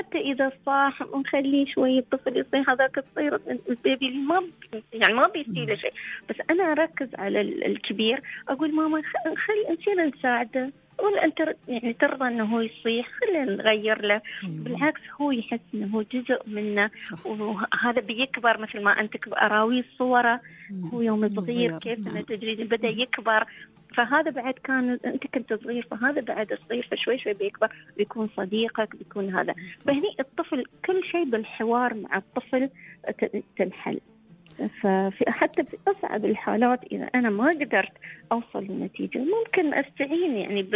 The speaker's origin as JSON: {"language": "Arabic", "region": "Dubai", "country": "United Arab Emirates", "said": "إحنا عندنا في دبي وكل الإمارات فعاليات العودة للمدارس"}